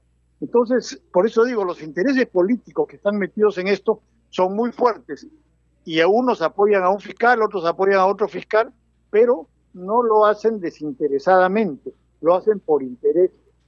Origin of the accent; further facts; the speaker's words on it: Peru; los únicos perjudicados finalmente somos los peruanos.